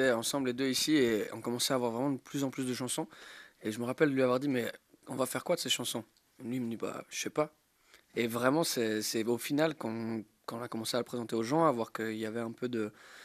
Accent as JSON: {"language": "French", "town": "Lausanne", "region": "Vaud", "country": "Switzerland", "said": "Voilà, nous deux, on est de Lausanne."}